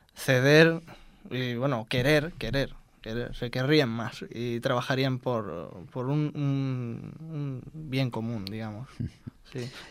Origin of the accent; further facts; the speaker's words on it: Barcelona, Catalonia, Spain; Fácil por la ciudad de Barcelona, que tiene mucho, mucho de ello, y además cuando tus raíces vienen, son tan variadas